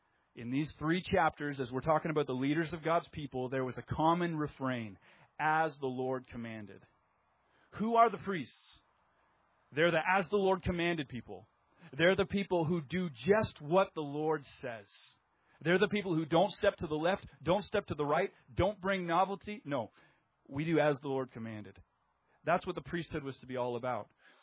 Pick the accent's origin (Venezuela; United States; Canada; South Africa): Canada; I'm a Canadian.